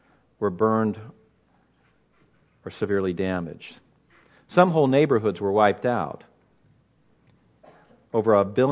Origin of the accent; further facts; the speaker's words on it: Los Angeles, California, United States; I'm from Los Angeles, and we'd only been out here a year then.